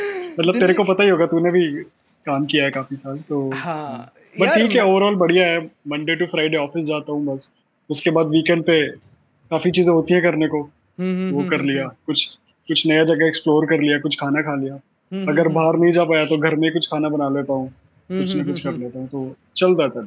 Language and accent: Hindi; Meerut, Uttar Pradesh, India; moved away as an adult; now in Delhi, India; मैं यूपी से हूँ, यूपी में एक जगह मेरठ, तो स्कूलिंग वगैरह सब वहां से हुआ 12th तक। उसके बाद हायर एजुकेशन के लिए मैं दिल्ली आ गया